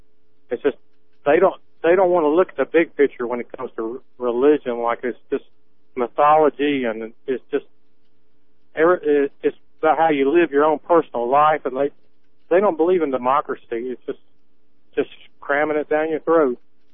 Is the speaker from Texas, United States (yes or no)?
no; Alabama, United States; I'm from Alabama, and I thought Alabama was really a religious state until I started driving a truck